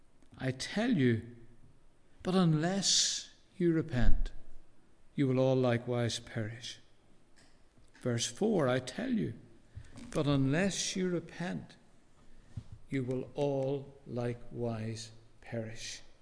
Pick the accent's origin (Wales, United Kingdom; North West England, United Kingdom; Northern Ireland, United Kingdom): Northern Ireland, United Kingdom; Belfast; I grew up in Belfast, was on a trolley bus route.